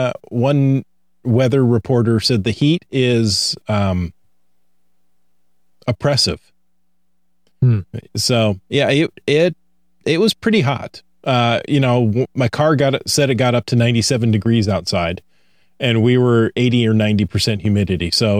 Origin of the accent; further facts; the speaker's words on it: Ohio, United States; You know, I grew up in Ohio and I would always tell people, and I still will.